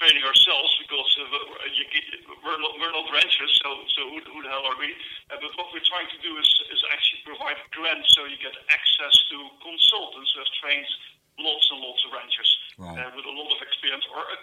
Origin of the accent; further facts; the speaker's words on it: Texas, United States; accent: West Texas; That will probably also not work very well with my West Texas accent